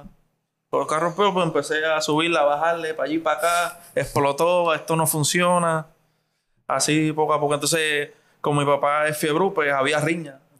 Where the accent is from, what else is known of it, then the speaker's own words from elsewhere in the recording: Vieques, Puerto Rico; yo soy originalmente de Vieques. De Vieques.